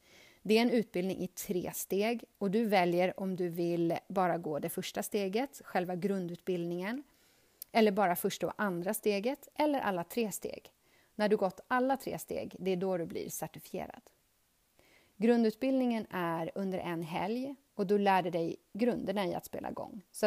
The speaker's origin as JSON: {"language": "Swedish", "town": "Norrtälje", "region": "Stockholm County", "country": "Sweden", "tie": "born or raised there", "lives_now": "Borås, Sweden", "said": "Jag flyttade till Borås från östkuststaden Norrtälje där jag är uppvuxen."}